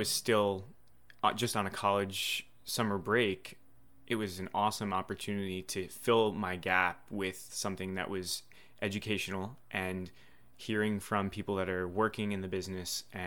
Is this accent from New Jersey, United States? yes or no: yes; Totowa, New Jersey, United States; So Montclair State is like 5 minutes from where I grew up. I grew up in Totowa, New Jersey.